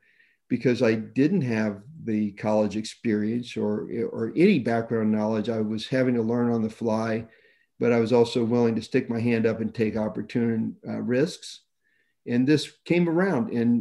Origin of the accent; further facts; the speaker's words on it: California, United States; also born or lived in Boca Raton, United States; I lived the majority of my life in Southern California